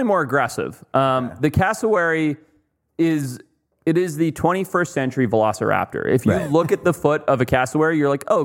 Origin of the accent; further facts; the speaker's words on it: Zimbabwe; So when I was a kid growing up in Zimbabwe, you know, in America, you got PlayStation. In Zimbabwe, you got stick rock and ostriches.